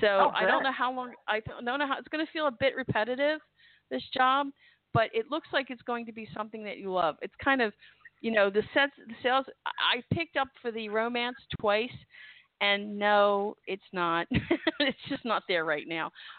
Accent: Glen Olden, Pennsylvania, United States; I'm from Delaware County.

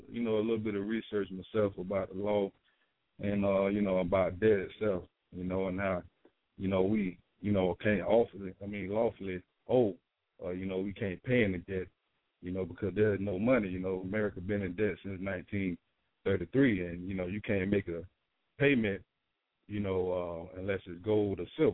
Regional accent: Florida, United States; I'm from Florida. I'm here in Florida now. But I went out of state way in Tennessee.

